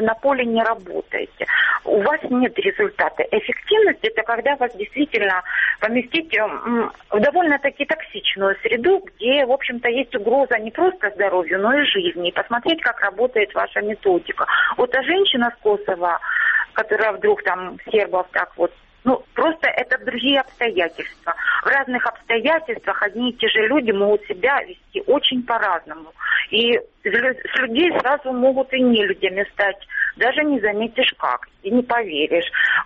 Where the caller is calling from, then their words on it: Luhansk Oblast, Ukraine; Луганщина.